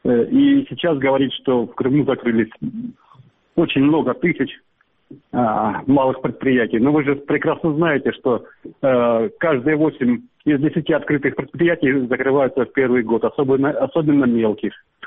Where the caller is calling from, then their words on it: Russia; я из России звоню.